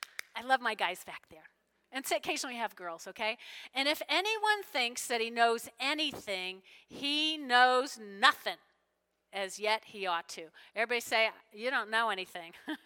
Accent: New Jersey, United States; So when I grew up in Jersey, maybe you get old, you just forget it, but it was like living the dream.

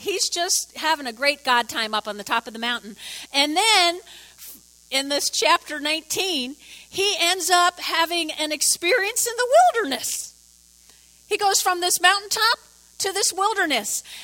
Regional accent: New Jersey, United States; I grew up in North Jersey. I was one of six kids.

